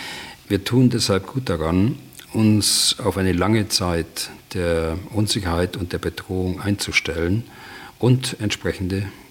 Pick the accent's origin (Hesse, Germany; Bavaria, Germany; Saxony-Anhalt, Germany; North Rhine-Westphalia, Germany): Bavaria, Germany; als Bayer